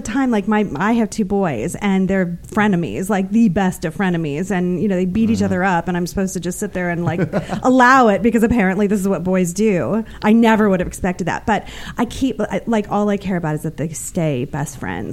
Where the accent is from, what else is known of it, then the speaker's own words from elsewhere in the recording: Phoenix, Arizona, United States; now in Los Angeles, United States; No, I grew up in Phoenix.